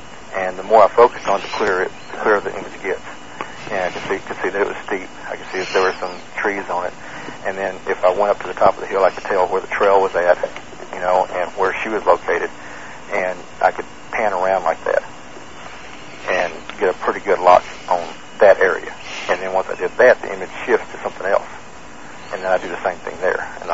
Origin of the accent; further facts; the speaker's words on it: Texas, United States; I grew up in Texas. I lived in the South just about my whole life.